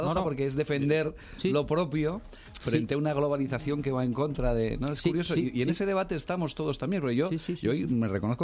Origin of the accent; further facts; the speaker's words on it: Huesca, Aragon, Spain; Ya que he nombrado a mi tierra, a Huesca